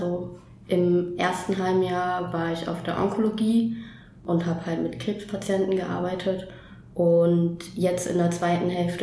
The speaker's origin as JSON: {"language": "German", "region": "Berlin", "country": "Germany", "said": "ich komme ja auch ursprünglich aus Berlin."}